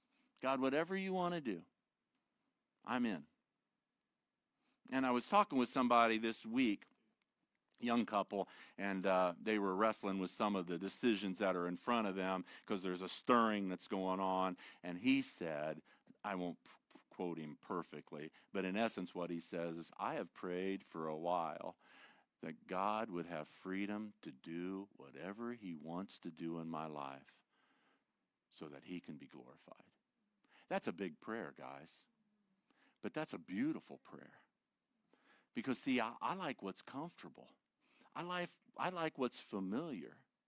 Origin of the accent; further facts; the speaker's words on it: Ohio, United States; I'm from Ohio, and I've always thought Ohio is home.